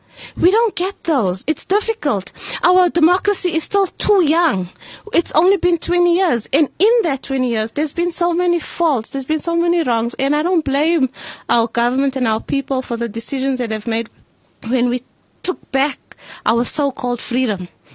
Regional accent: South Africa; I am a South African that is truly mixed. My father's an Indian. My mother's a black. My grandfather's a Swati. I grew up in an Indian neighborhood and a colored neighborhood, and I'm married to a Xhosa man.

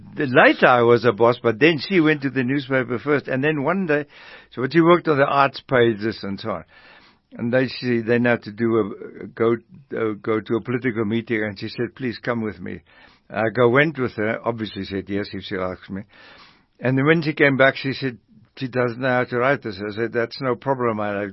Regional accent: Botshabelo, Mpumalanga, South Africa; I grew up on a mission station called Botshabelo, which is now the name of a place near Mangaung and Bloemfontein. Botshabelo was right outside Middelburg in Mpumalanga, Berlin Mission Society.

